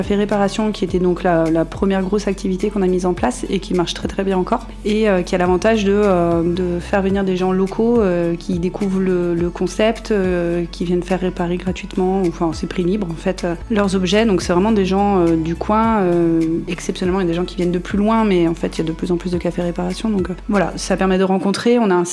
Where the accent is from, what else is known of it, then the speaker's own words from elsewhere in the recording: Auvergne-Rhône-Alpes, France; je viens du Beaujolais.